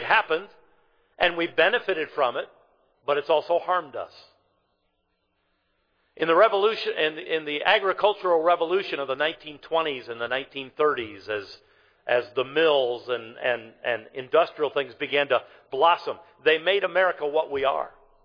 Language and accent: English; Livonia, Michigan, United States; I was raised in Livonia, right outside of Detroit. Back then in the 1970s, it was 100,000 people.